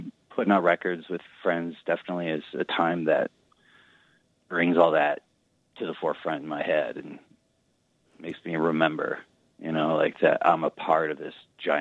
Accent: Eau Claire, Wisconsin, United States; I'm from Eau Claire, Wisconsin, so I had relationships with these people like 25 years ago when we were all in school together.

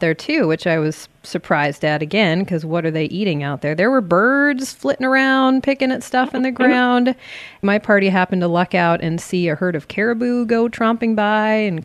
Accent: Alaska, United States; And I grew up in Alaska

